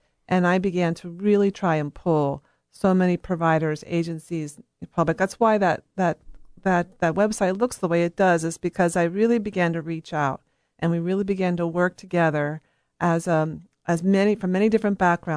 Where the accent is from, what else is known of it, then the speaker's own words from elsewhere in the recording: Charlottesville, Virginia, United States; also born or lived in Vermont; I grew up here in Charlottesville. I moved back 3 years ago, and I began looking for my team of practitioners.